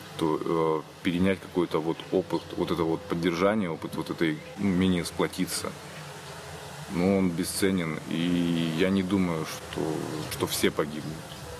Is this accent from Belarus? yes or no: yes; Brest Region, Belarus; also born or lived in Minsk; Я родом из Брестской области. Я прожил там до поступления в университет, затем я переехал в Минск. Долгое время я прожил в Минске. То есть я там жил, работал, у меня там семья.